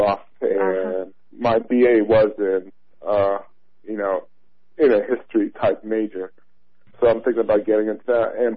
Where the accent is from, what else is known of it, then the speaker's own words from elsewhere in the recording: Brooklyn, New York, United States; You know, I'm from Brooklyn